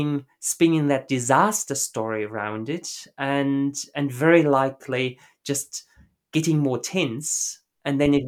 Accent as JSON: {"language": "English", "country": "Germany", "tie": "born or raised there", "also_born_or_lived": "Japan", "second_language": "English", "moved": "yes", "said": "I'm not even English speaking originally. So, born and raised in Germany, and then lived all over the world. So that's where different accents came from. Went to boarding school for a year in Scotland. Lived in Japan for a while. Worked in Russia for a while, and now my home is Melbourne in Australia."}